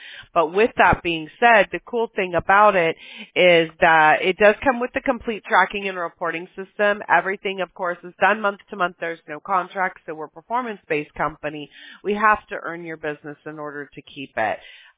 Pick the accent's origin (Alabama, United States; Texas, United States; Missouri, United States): Alabama, United States; Mobile; born there; Me and my mom are coming. I was born in Mobile, Alabama. We're coming back there at the beginning of March